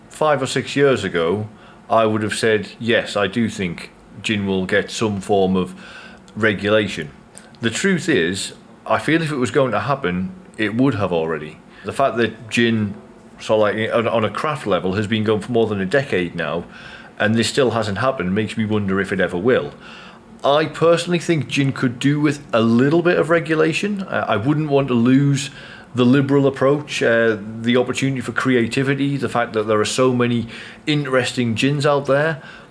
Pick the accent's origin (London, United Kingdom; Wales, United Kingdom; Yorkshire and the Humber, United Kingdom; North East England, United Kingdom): North East England, United Kingdom; Durham; I'm from Durham in northeast England